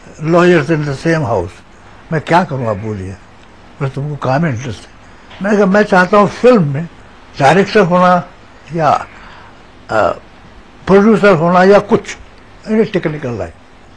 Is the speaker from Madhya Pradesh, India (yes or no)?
yes; Khandwa, Madhya Pradesh, India; मैं खंडवा का रहने वाला हूँ।